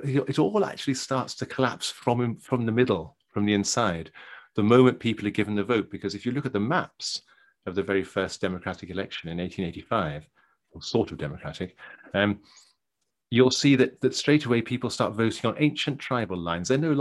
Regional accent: Scotland, United Kingdom; who self-identifies as British, but has considerable problems doing so as English, because I'm part Scots by birth. I was brought up in Scotland.

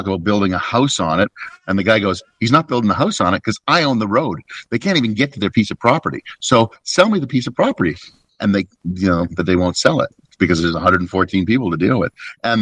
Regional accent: Canada; I'm Canadian

